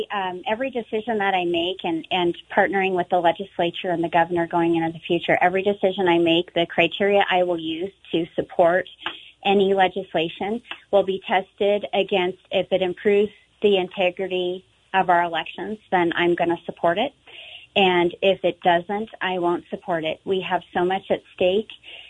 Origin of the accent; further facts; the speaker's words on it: Montana, United States; I was born and raised in Montana.